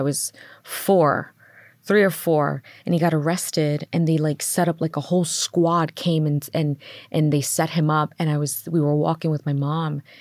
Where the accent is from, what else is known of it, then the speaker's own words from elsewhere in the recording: Queens, New York, United States; So I grew up in Queens, New York, and we grew up in Middle Village. And this was a, you know, it's a, you know, working class area